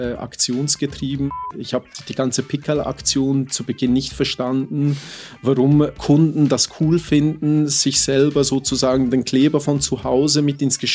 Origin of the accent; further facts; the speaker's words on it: Switzerland; grundsätzlich komme ich eigentlich, wie gesagt, aus der Schweiz. Meine Mutter ist Südafrikanerin, mein Vater ist Schweizer.